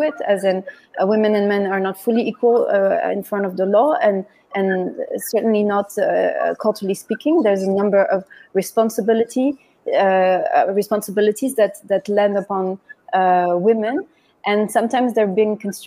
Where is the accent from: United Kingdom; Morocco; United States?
Morocco; growing up in Morocco, I could see that not every young person had access to quality education, especially for girls.